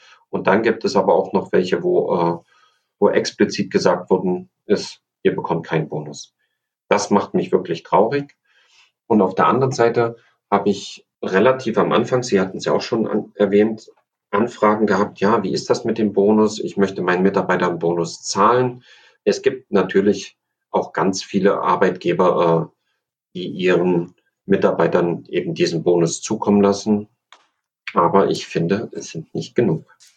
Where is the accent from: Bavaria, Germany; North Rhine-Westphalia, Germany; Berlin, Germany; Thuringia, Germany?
Thuringia, Germany; born there; Ich bin in Thüringen geboren